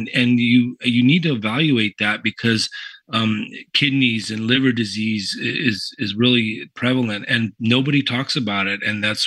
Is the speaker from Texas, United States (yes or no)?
yes; El Paso, Texas, United States; You know, I grew up here in El Paso, Texas, where alcohol is very prevalent.